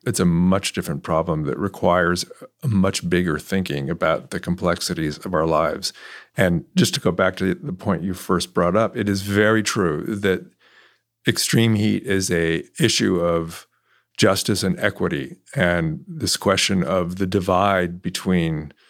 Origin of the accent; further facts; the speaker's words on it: California, United States; also born or lived in New York; now in Texas, United States; I moved to Texas 4 years ago. I had lived in New York and I grew up in California.